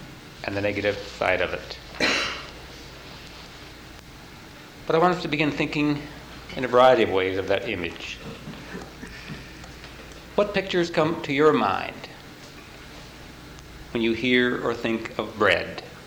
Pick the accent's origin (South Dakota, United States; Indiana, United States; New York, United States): South Dakota, United States; And now in our country, we're from South Dakota, and we're cutting back in production of those sorts of things.